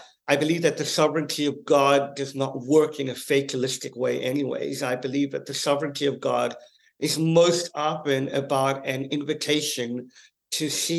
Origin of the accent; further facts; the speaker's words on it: Cape Town, Western Cape, South Africa; now in United Kingdom; I grew up in South Africa, born in Cape Town. And God, through his incredible way that he always does, led me to the UK